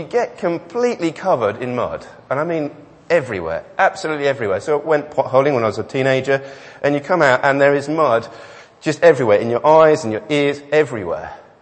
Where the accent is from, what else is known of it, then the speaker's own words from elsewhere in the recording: Swansea, Wales, United Kingdom; born there; I was born in Wales. There seems to be a theme developing at the moment, so I thought I'd join in. I was born in Swansea.